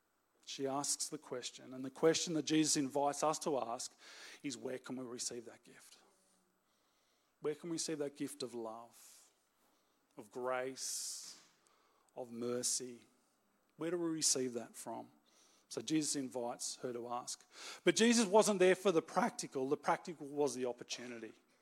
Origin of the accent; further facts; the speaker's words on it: Canberra, Australian Capital Territory, Australia; which we're experiencing being from Canberra. It is a little warmer here, but we're coping with that.